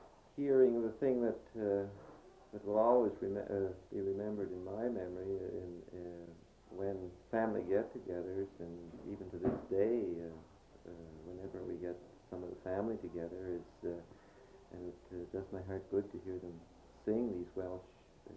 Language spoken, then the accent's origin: English; Bangor, Saskatchewan, Canada; born there; I was born in 1926 in Bangor.